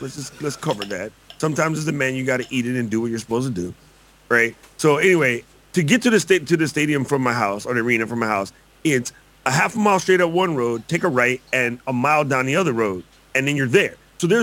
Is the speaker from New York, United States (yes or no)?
yes; New York, United States; when I go home, they don't know I'm from New York initially.